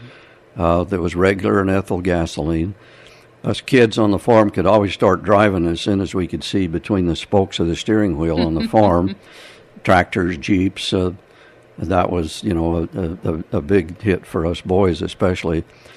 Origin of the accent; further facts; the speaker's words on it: Leeds, Utah, United States; I grew up in Leeds. We went to school for 6 years in the old schoolhouse that's now the town office.